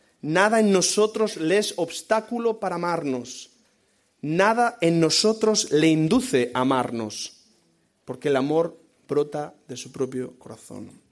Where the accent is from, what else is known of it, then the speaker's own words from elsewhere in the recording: Balearic Islands, Spain; si yo soy mallorquín